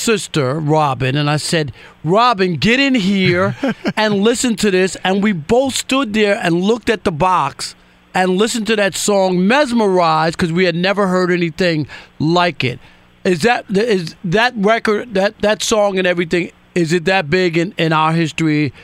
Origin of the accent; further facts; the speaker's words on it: New York, United States; When I grew up in New York on WBLS, Frankie Crocker